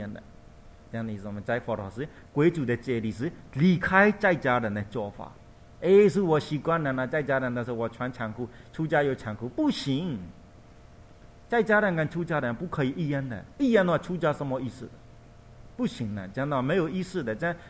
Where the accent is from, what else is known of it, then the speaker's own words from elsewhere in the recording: Myanmar; Chinese is a second language; 不是我们缅甸人穿的这样